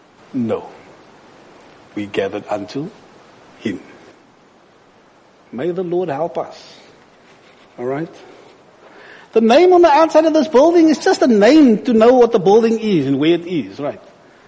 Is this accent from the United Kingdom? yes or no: no; South Africa; I come from South Africa, and we have some beautiful caves.